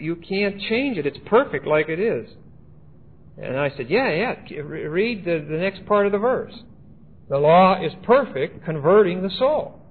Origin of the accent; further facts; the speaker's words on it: Pittsburgh, Pennsylvania, United States; If you're dealing with a shyster from L.A. or from Pittsburgh, my hometown